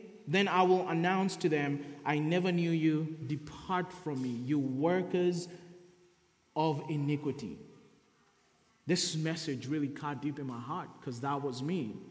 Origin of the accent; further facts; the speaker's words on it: Kenya; A little bit about myself. I was born and raised in Kenya.